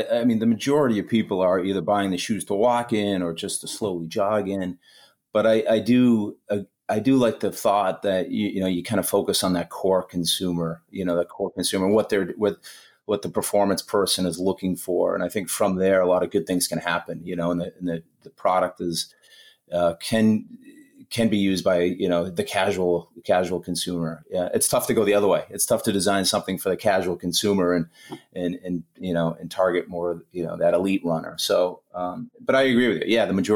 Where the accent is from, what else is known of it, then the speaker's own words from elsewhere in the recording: Foxborough, Massachusetts, United States; So anyway, so I grew up in Foxborough. I went to the University of Rhode Island.